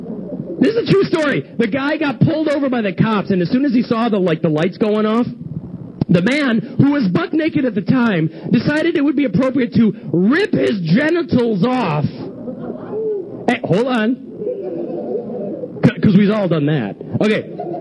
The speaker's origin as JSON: {"language": "English", "country": "United Kingdom", "said": "I'm British, which is cool."}